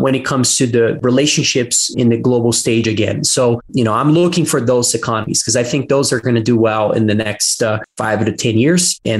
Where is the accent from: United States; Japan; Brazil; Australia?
Brazil; I'm from Brazil